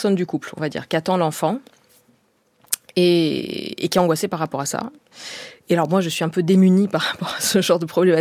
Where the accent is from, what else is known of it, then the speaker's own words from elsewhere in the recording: Bastia, Corsica, France; Je suis de Bastia en Corse, et il y a une tradition beaucoup des inscriptions sur les murs.